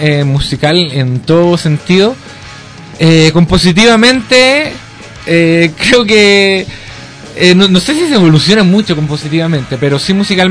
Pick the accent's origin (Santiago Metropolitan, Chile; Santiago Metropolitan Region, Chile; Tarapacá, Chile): Tarapacá, Chile; se movía por la pampa alta marugal, que es mi tierra, lugares bien desérticos